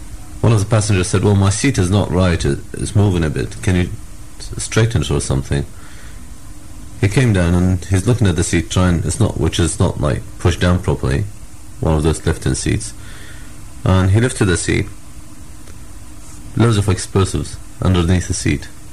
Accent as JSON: {"language": "English", "country": "Iraq", "also_born_or_lived": "United Kingdom", "said": "I'm Iraqi British, from Iraqi background. I've lived about 50% of my life in Iraq and the other 50% in Britain."}